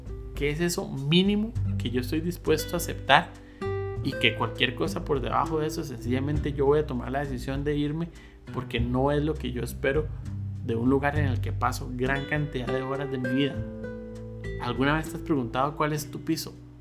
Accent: Costa Rica; por lo menos acá en mi país, en Costa Rica

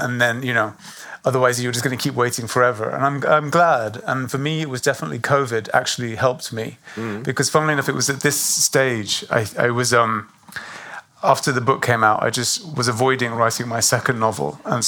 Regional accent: Greece; you can't really escape Greek mythology growing up in Greece because it's everywhere.

